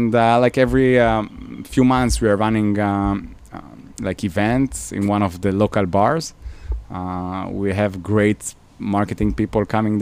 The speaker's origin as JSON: {"language": "English", "country": "Israel", "tie": "born or raised there", "also_born_or_lived": "Mexico City", "said": "and after 6 months, we moved back to Israel. I'm Israeli. Like, my parents just been there for a few years. Now for the past 7 years, I'm living in Tel Aviv. Recently, I just left the center of the city."}